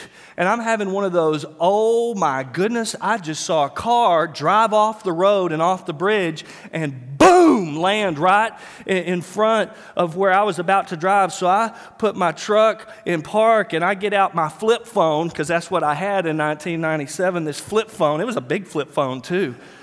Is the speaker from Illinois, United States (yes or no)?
no; Waco, Texas, United States; now in Dallas, United States; I moved to Dallas from Waco back in 1989, and I grew up in Waco, and that's where my mom and dad still live, and so my roots are there.